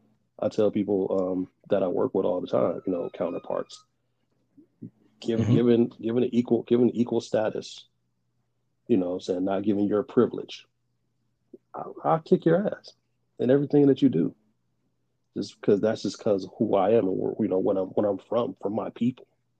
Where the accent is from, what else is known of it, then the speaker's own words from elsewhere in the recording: United States; So yeah, I'm a patriot. And I'm American. So I don't like the term African American. I'm an American like everybody else.